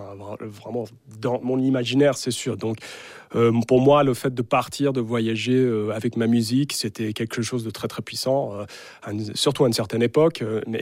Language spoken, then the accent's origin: French; East Coast, United States; moved away as an adult; ma mère vient du Maryland en fait et moi on était là-bas. Moi j'ai grandi aux États-Unis sur la côte est jusqu'à 20 ans, 21 ans, quelque chose comme ça.